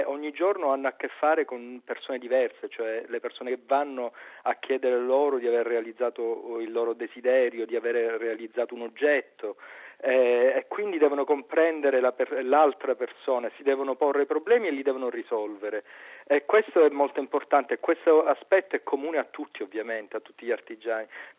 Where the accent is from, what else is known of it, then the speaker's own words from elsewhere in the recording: Palermo, Sicily, Italy; born there; Palermo, città dove sono nato, fino a Roma, città dove ho fatto questa mostra